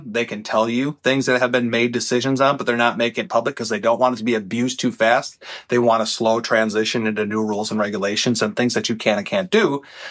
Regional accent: Wisconsin, United States; Even though I'm from Wisconsin, I have every right to go down there, buy my license, and hunt that water.

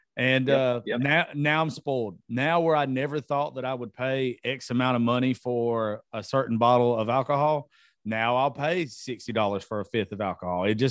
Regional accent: Georgia, United States; I started off drinking Jim Beam because I'm from Georgia.

